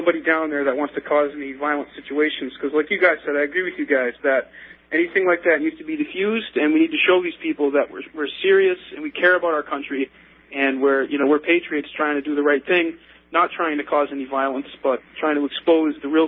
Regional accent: New Hampshire, United States; I'm from New Hampshire, by the way, and I go to college

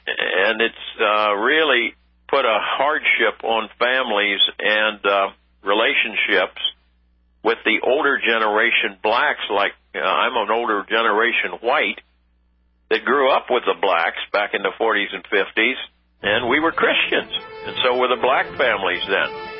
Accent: Washington, District of Columbia, United States; I grew up in Washington, D.C., was born in Washington, D.C., and grew up with black folks and white folks, mostly black folks in the D.C. area in the 40s and 50s.

